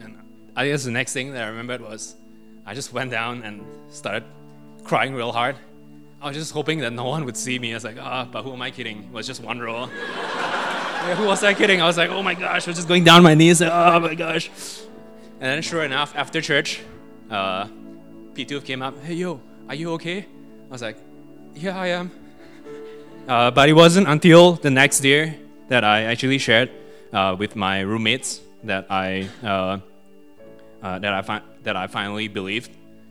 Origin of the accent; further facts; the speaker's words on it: Malaysia; accent: Malaysian; English is a second language; I hope you can understand me and my Malaysian accent.